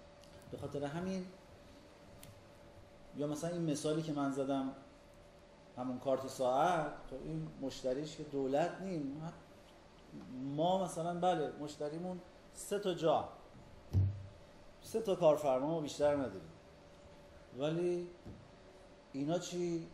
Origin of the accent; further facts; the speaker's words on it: Qazvin, Iran; moved away as an adult; now in Tehran, Iran; من از یه خانواده ثروتمند بودم، من متولد قزوینم، تحصیلاتم رو تا انتهای دبیرستان قزوین بودم